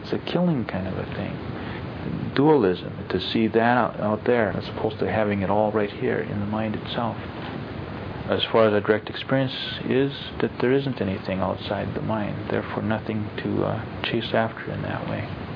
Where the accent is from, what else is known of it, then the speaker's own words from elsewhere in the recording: United States; born there; You know, I was born here in America. Later on, I decided, well, I was an American.